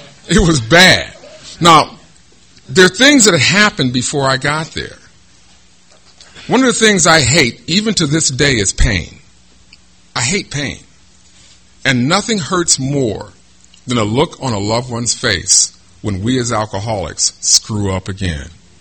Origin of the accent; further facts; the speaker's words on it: Midwest, United States; born there; I was born in the Midwest to a middle-class family